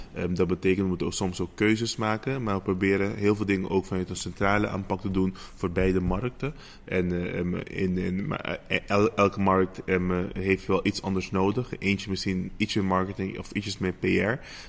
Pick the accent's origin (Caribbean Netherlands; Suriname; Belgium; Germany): Caribbean Netherlands; Bonaire; ik ben opgegroeid op Bonaire en uiteraard altijd met affiniteit voor toerisme.